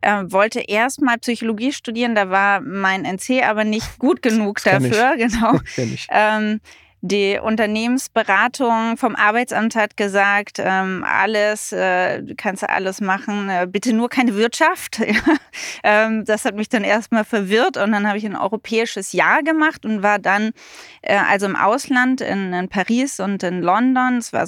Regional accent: Berlin, Germany; also born or lived in Bavaria; ich bin 46 Jahre alt. Ich bin in Bayern geboren, Berlin aufgewachsen, wohne auch jetzt wieder in Berlin, in Mitte mit meiner Familie.

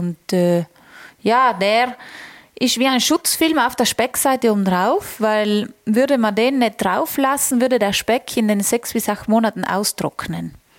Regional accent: Trentino-Alto Adige, Italy; bei uns in Südtirol

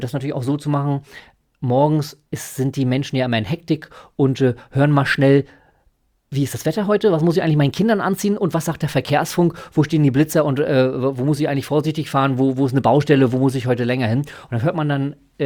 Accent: Barth, Mecklenburg-Vorpommern, Germany; meine Mama und meine Schwester wohnen ja noch da und ich bin tatsächlich sehr gerne in Barth und auch sehr häufig dort und habe natürlich dann auch, weil es meine Heimatstadt ist, natürlich auch häufig von dort gesendet.

